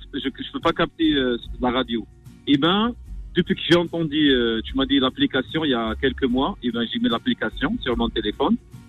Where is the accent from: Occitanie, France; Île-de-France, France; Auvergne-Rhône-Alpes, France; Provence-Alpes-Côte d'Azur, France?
Provence-Alpes-Côte d'Azur, France; Nice; Non, moi je suis de Nice, mais là je suis sur la route.